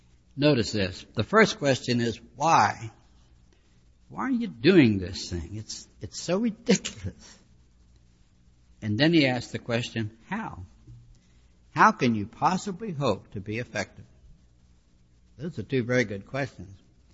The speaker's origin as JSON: {"language": "English", "town": "Pittsburgh", "region": "Pennsylvania", "country": "United States", "tie": "born or raised there", "said": "I grew up in Pittsburgh where Clinton and Majors are tonight."}